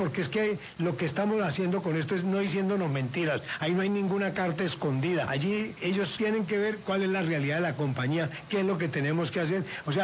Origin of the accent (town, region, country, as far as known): Cali, Valle del Cauca, Colombia